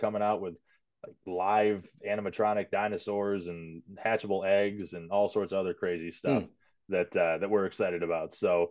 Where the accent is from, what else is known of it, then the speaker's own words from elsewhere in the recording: Grand Rapids, Michigan, United States; now in Traverse City, United States; I moved to Traverse City about 4.5 years ago. I'm from Grand Rapids, Michigan